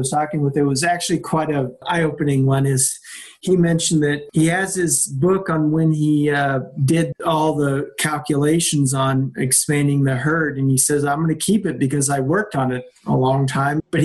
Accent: Wisconsin, United States

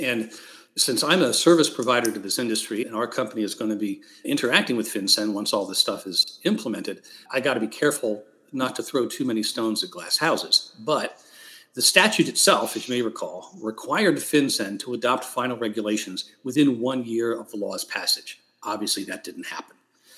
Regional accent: Georgia, United States; General partnerships in my home state of Georgia are not formed by the filing of a document

